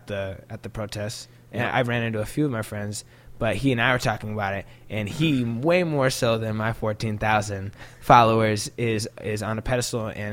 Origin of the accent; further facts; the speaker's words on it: Shoreline, Washington, United States; also born or lived in Seattle; I was born in the Capitol Hill Group Health. Okay. And then I grew up around Fremont the first few years of my life, and then I lived in Shoreline for most of my youth.